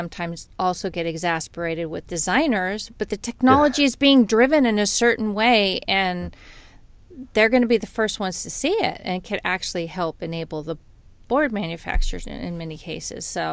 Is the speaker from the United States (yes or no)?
yes; California, United States; now in San Diego, United States; even though I grew up in Orange County, just about 2 hours north of here.